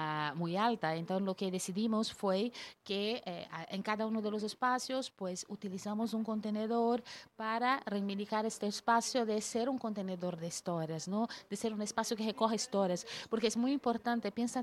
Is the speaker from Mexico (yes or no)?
no; Brazil; Spanish is a second language; now in Spain; Yo soy una brasileña que emigró a España con mucha historia migratoria detrás.